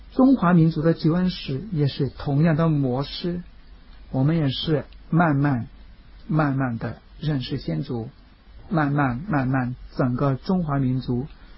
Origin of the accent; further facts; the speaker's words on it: Hong Kong; 尤其是我们香港人讲的鸡尾酒会 cocktail party